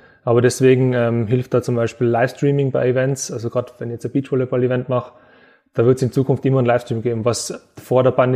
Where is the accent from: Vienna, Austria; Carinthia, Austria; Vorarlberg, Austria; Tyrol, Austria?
Tyrol, Austria; Innsbruck; sowas möchte ich mal am Berggiesel machen. Und das möchte ich in meiner Heimatstadt machen